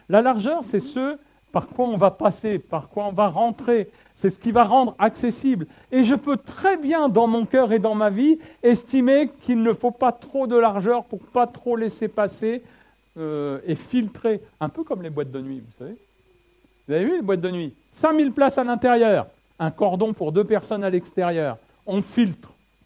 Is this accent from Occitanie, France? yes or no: no; Le Havre, Normandy, France; Mais je suis né et j'ai grandi au Havre.